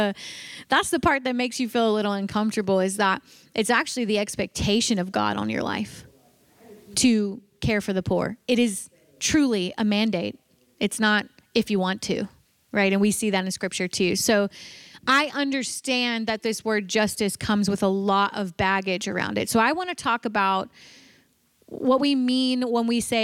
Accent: the South, United States; I grew up in the South, okay? So we would have these mission Sundays where missionaries would come

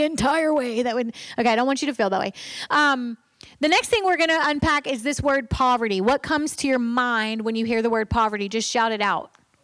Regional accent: the South, United States; We see a need, and I'm from the South, so this is specifically true for where I live.

